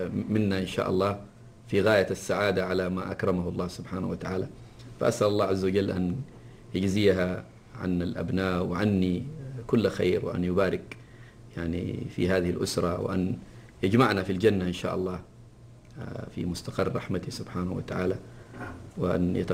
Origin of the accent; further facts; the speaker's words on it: Jeddah, Makkah Province, Saudi Arabia; مع أننا إحنا من أهل جدة